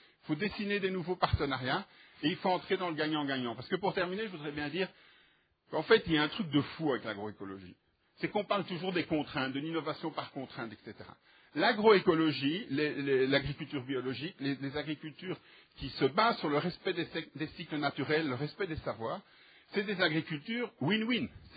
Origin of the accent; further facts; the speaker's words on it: Wallonia, Belgium; Et vous pouvez venir chez nous, en Ardennes. C'est hier, et le printemps est enfin arrivé en Belgique.